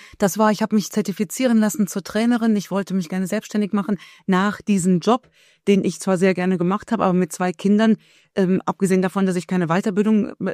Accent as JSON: {"language": "German", "town": "Cologne", "region": "North Rhine-Westphalia", "country": "Germany", "said": "Ich bin Kölnerin"}